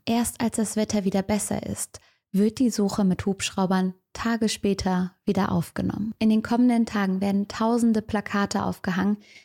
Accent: Cologne, North Rhine-Westphalia, Germany; Und selbst ich als Kölnerin kenn's

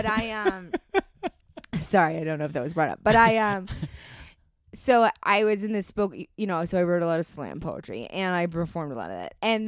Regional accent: Maine, United States; I grew up in the Maine, so I've peed in the woods.

